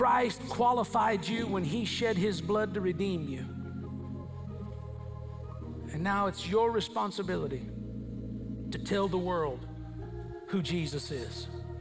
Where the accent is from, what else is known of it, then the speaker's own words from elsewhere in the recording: San Antonio, Texas, United States; You know, growing up in San Antonio, my mom is Mexicana. Soy Mexicano.